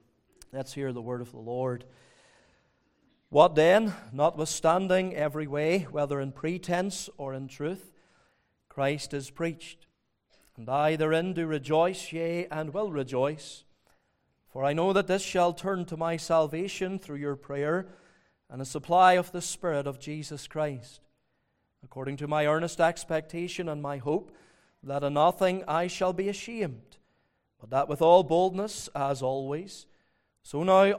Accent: Magherafelt, Northern Ireland, United Kingdom; But I'm from Macrofelt, so they'll understand me, so they will.

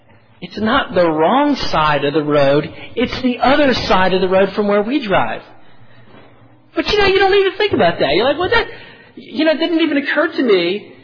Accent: the South, United States; Where I grew up in the South, y'all couldn't tell that already.

